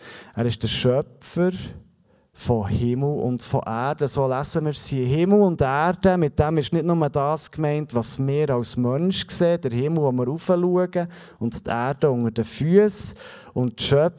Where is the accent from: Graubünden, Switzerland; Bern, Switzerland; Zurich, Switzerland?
Bern, Switzerland; ich bin unter dem Stockhorn aufgewachsen. Das Stockhorn hat für mich eine spezielle Bedeutung. Ich hatte im Winter ein paar Wochen lang keine Sonne wegen dem Stockhorn.